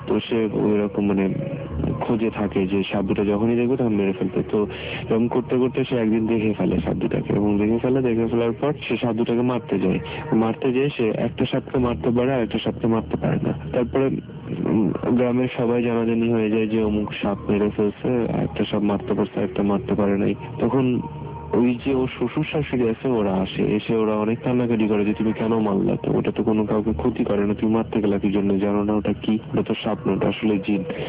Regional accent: Jessore, Khulna Division, Bangladesh; now in Dhaka, Bangladesh; আমি ঢাকাতে থাকি, ঢাকাতে পড়ালেখা করি কোনো এক প্রাইভেট ইউনিভার্সিটিতে। তো আমার গ্রামের বাড়ি যশোরে, যশোর সিটির শহরের বেশ অদূরেই একটা গ্রামে, শহর থেকে বেশ কাছেই, 15-20 মিনিটের পথ টেম্পুতে।

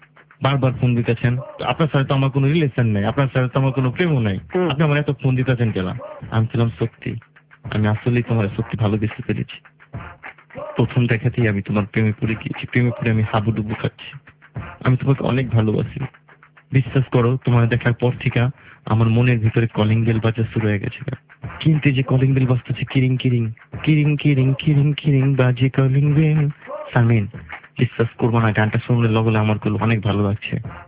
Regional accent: Dhaka, Dhaka Division, Bangladesh; আমরা পুরান ঢাকার মানুষ

